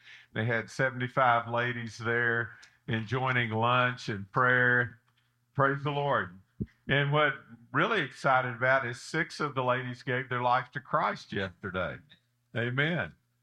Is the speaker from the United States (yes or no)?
yes; Memphis, Tennessee, United States; I pulled Tennessee, I'm from Memphis, capital Nashville